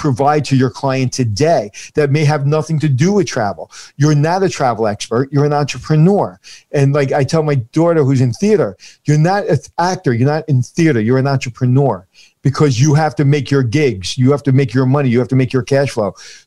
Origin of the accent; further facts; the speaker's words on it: Brooklyn, New York, United States; New York opened its heart up for me, even though I grew up in Brooklyn